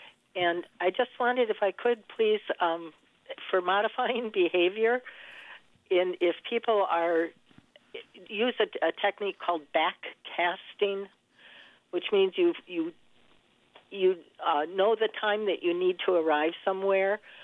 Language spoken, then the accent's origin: English; Madison, Wisconsin, United States; I remember as growing up in Wisconsin, in Madison, seeing salt trucks all the time spraying salt out the back of the truck.